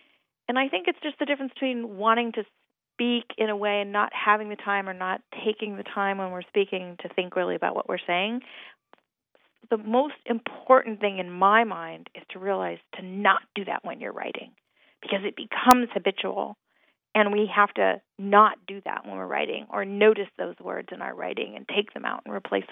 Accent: Hawaii, United States; And certainly I grew up in Hawaii, in the country in Hawaii, speaking broken English. A lot of the people that I was surrounded by spoke very broken, non-standard English.

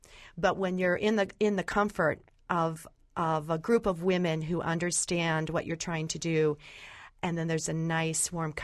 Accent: Columbus, Ohio, United States; I grew up here in Columbus. I grew up on the West Side, and I often talk about clothesline therapy.

